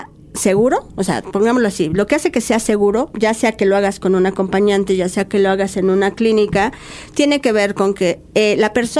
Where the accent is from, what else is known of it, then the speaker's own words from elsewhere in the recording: Mexico; Porque si somos mujeres mexicanas todas, entonces, ¿cómo es que tengo que trasladarme?